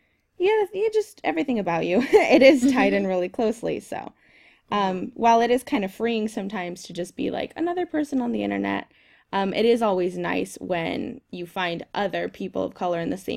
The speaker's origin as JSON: {"language": "English", "country": "United States", "said": "Because I'm Latina, I'm Mexican American."}